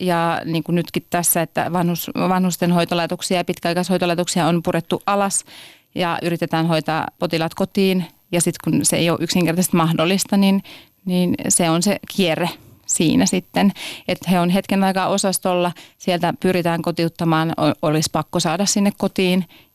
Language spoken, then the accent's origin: Finnish; North Ostrobothnia, Finland; mä en ole helsinkiläinen, että mä oon kotoisin tuolta Pohjois-Pohjanmaalta ja Vaasassa opiskellut terveydenhoitajaksi.